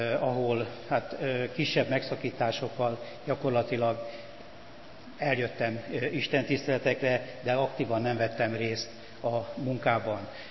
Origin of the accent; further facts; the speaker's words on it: Baracska, Fejér, Hungary; now in Budapest, Hungary; 57 éve születtem Baracska községben, nevelkedtem, ott jártam iskolába, ott jártam hittanra